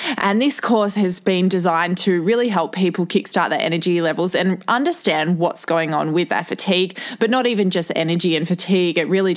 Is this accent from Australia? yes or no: yes; Whyalla, South Australia, Australia; So I grew up in South Australia in a small town called Whyalla. Funnily enough, it's actually classed as a city, but it's only about 24,000 people. And I lived there until I was 21 years old.